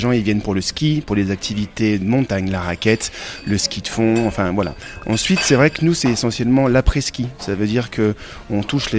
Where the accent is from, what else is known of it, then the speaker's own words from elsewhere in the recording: Brittany, France; Oui, moi je suis originaire de Bretagne, ça fait maintenant plus de 12 ans que je suis en montagne